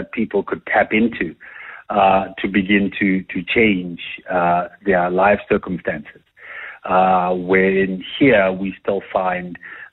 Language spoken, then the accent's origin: English; Katlehong, Gauteng, South Africa; moved away; also born or lived in New York, United States; Bro, ke holetse ko Katlehong. I grew up in Katlehong, in a section called Msiliki.